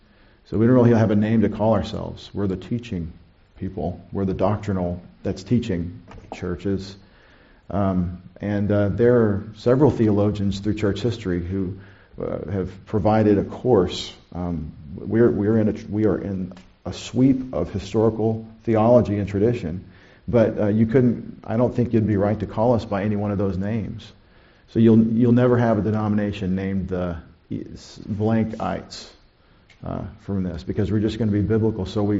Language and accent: English; Longview, Texas, United States; I grew up in Longview, Texas.